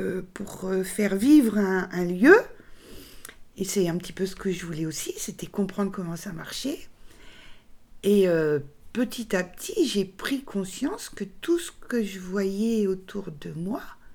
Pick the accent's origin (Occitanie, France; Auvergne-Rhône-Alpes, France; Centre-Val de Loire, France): Centre-Val de Loire, France; moved away; quand je suis partie, j'étais jeune, quand je suis partie du Berry, il m'était dit plus jamais